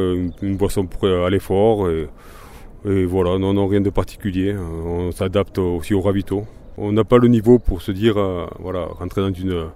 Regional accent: Perpignan, Occitanie, France; Moi, parce que je suis originaire de Perpignan

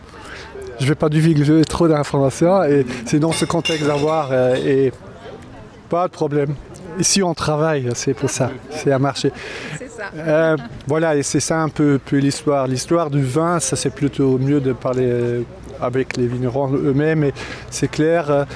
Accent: Luxembourg City, Luxembourg; moved away; Alors le vin pour moi, je viens de Luxembourgville initialement.

